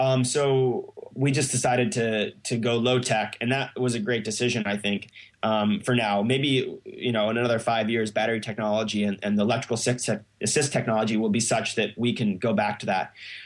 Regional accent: Salt Lake City, Utah, United States; So I grew up in Salt Lake City, Utah, and that is just an amazing place for the outdoors.

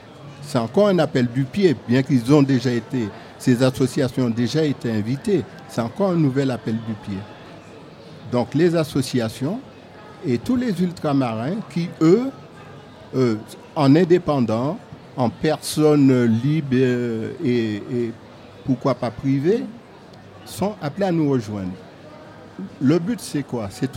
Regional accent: Martinique; now in Montpellier, France; moi, je suis Martiniquais, pas seulement en tant que Martiniquais, mais je suis avant tout ultramarin. Je suis ultramarin, mais je suis également français.

